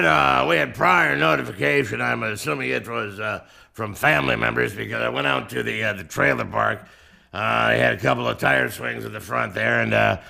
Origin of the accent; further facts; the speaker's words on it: Cleveland, Ohio, United States; Okay, actually a rapper from my hometown of Cleveland, Ohio.